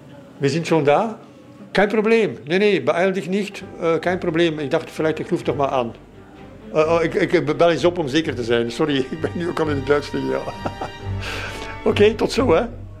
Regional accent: Flanders, Belgium; Nee, wij zijn Vlamingen.

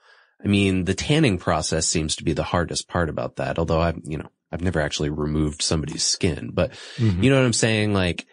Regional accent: Massachusetts, United States; he was from my home state, Massachusetts

